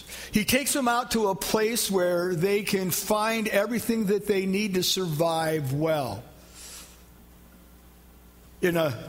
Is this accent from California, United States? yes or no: no; Iowa, United States; There was a song that I sang growing up in Iowa.